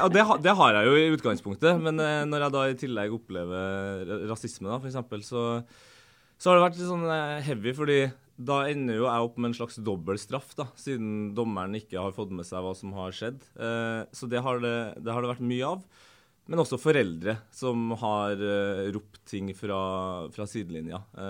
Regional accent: Trøndelag, Norway; Og det verste med det her, som trønder, det jo at alle påpeker at akkurat når det gjelder tollen da, så det jo kun Værnes.

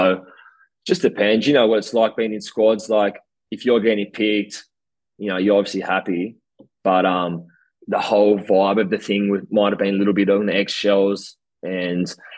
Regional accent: Australia; it was just disappointing as an Australian to see.

